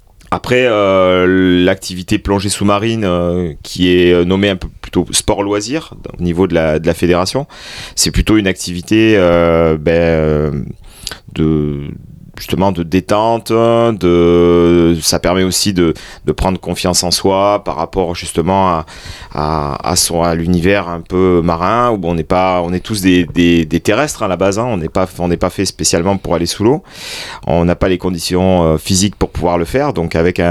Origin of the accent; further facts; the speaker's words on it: Perpignan, Occitanie, France; moved away as an adult; Je suis catalan, donc je suis de Perpignan exactement. Et donc j'ai fait toutes mes études là-bas, une partie à Marseille aussi, et puis après je me suis expatrié un peu partout, un peu à Paris, ensuite sur les Cévennes